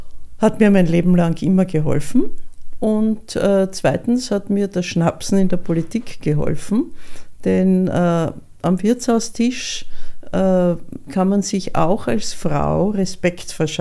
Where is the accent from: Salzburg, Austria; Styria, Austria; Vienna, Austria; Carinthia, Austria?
Vienna, Austria; now in Burgenland, Austria; meine Mutter ist ja aus dem Burgenland, ich bin zwar in Wien aufgewachsen, also geboren und aufgewachsen